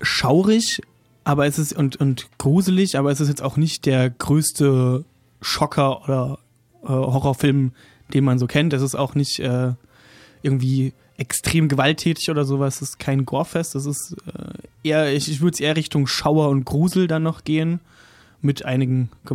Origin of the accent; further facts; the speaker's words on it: Baden-Württemberg, Germany; weil ich bin ja aus der Rheintalebene, direkt am Fuße vom Schwarzwald